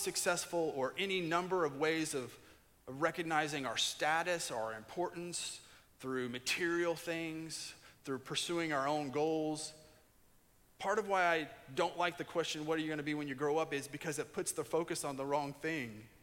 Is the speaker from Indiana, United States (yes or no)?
yes; Indiana, United States; I'm from Indiana.